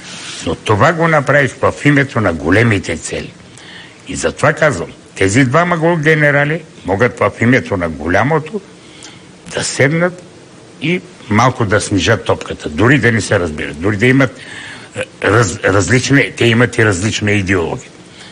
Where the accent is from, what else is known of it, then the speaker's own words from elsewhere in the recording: Dimitrovgrad, Haskovo Province, Bulgaria; Той е от Димитровград и аз съм от Димитровград.